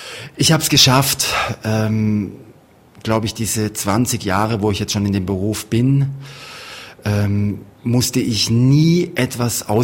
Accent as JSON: {"language": "German", "town": "Waldshut", "region": "Baden-Württemberg", "country": "Germany", "said": "Ja, ich komme ja aus Waldshut, also wirklich im südlichen Zipfel von Deutschland, es hat einen Rhein, und dann kommt schon die Schweiz."}